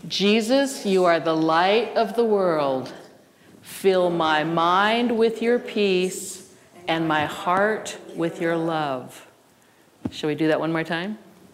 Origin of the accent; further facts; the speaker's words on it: Redmond, Washington, United States; I'm from Redmond, Washington